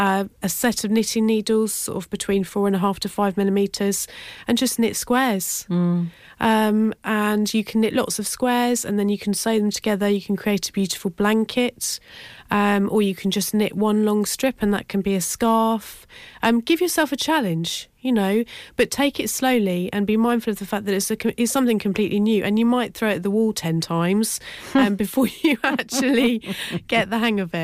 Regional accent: Cambridge, East of England, United Kingdom; I grew up in Cambridge.

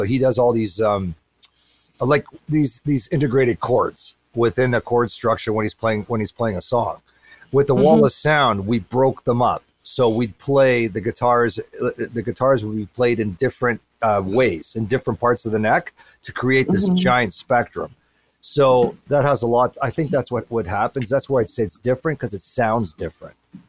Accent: Toronto, Ontario, Canada; we're all from the Toronto area, right?

